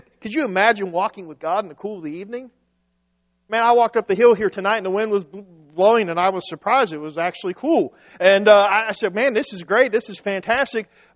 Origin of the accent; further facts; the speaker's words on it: West Virginia, United States; I'm from West Virginia, and that's just one of those things.